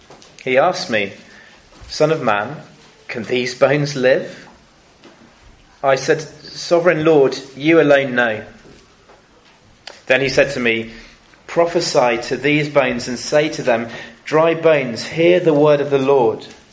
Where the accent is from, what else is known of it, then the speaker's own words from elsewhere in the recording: South West England, United Kingdom; As I said, I grew up in Cornwall as well.